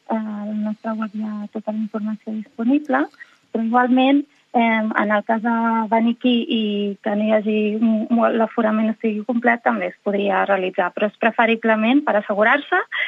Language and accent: Catalan; Tiana, Catalonia, Spain; Sí, soc de Tiana.